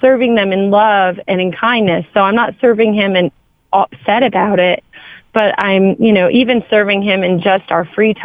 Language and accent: English; Michigan, United States; now in Florida, United States; I am, which is funny because I'm originally from Michigan, so I feel her pain.